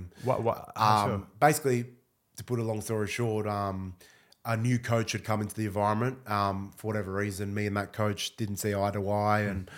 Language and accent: English; Melbourne, Victoria, Australia; I became the first Melbourne kid ever to play for the club.